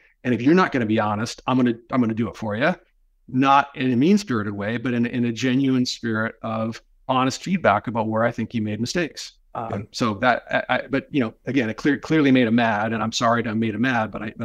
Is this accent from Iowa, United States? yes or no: no; Seattle, Washington, United States; also born or lived in Bay Area, United States; You know, I grew up in Seattle. I love Seattle. I lived in the Bay Area for a long time.